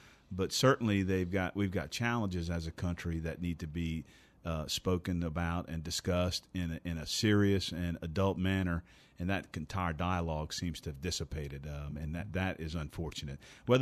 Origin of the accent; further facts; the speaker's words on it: Crowley, Louisiana, United States; Growing up in Crowley, having spent most of my life south of I-10